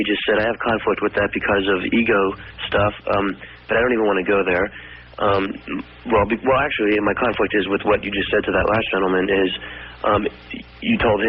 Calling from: Portland, Oregon, United States; I'm calling from Portland, Oregon.

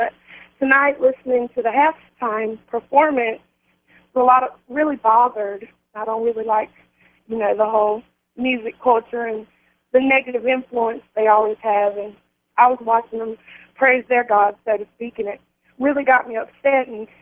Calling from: North Carolina, United States; I'm calling from North Carolina.

